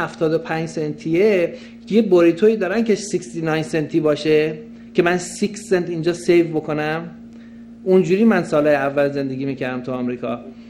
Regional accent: Iran; ما داریم به عنوان ایرانی

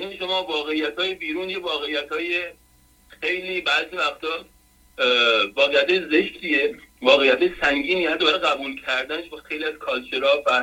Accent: Iran; moved away; ما فرض بکن 15 سال پیش از ایران اومدیم بیرون

